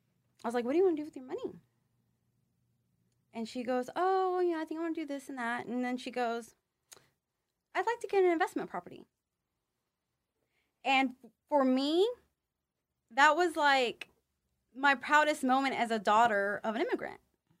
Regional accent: Jersey Village, Texas, United States; I was raised in Jersey Village, Texas.

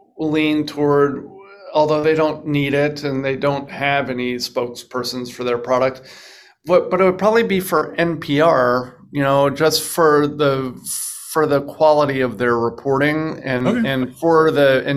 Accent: Frederick, Maryland, United States; Oh, you know, my parents, I grew up in Frederick, Maryland

